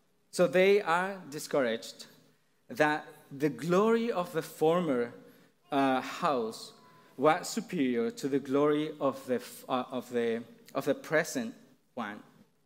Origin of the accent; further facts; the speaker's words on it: Mexico; accent: Mexican; English is a second language; I'm gonna try to say with my thick Mexican accent, so let's see if it works.